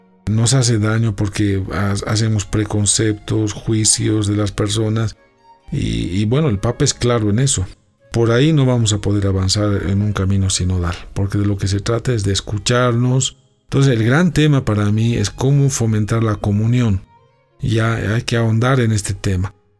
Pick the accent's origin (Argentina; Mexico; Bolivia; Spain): Bolivia; Y que toquemos temáticas que nos estén afectando, ¿no? Como bolivianos.